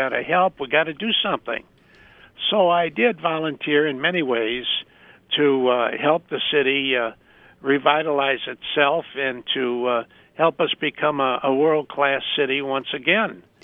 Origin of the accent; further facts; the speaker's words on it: Detroit, Michigan, United States; I grew up in the Detroit area, and we had no problems when I grew up. Everybody was friendly.